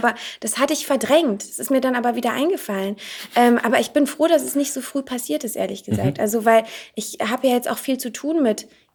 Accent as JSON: {"language": "German", "region": "North Rhine-Westphalia", "country": "Germany", "said": "Aus der Nähe von Aachen."}